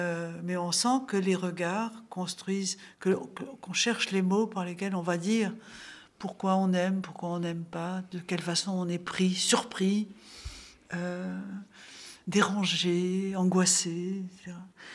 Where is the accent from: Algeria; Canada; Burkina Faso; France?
Algeria; je suis partie en Algérie, qui est mon pays d'origine.